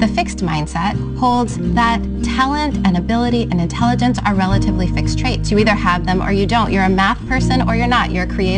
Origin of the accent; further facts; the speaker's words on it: San Antonio, Texas, United States; I grew up in San Antonio, Texas, as part of a bicultural Hispanic working class family.